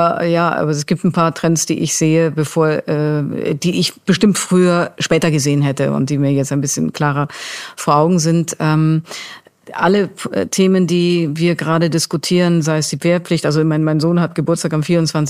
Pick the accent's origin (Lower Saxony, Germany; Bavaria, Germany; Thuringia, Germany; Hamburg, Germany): Bavaria, Germany; Ich bin total areligiös. Also das war ja schon, als ich konfirmiert wurde. Aber ich habe einfach eine Gemeinde damals gehabt, in der ich aufgewachsen bin in Bayern